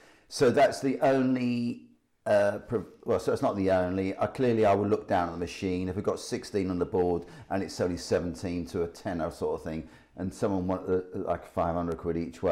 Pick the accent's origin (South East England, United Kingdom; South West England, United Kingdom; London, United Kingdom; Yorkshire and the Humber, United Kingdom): London, United Kingdom; also born or lived in Nettlebed; From my accent, most people would tell that I come from London